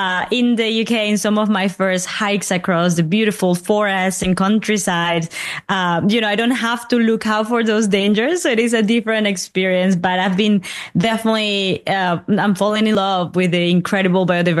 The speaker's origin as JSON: {"language": "English", "country": "Peru", "tie": "born or raised there", "said": "I grew up in Peru and I spent so much of my childhood between the city, the Andean mountains and the Amazon rainforest."}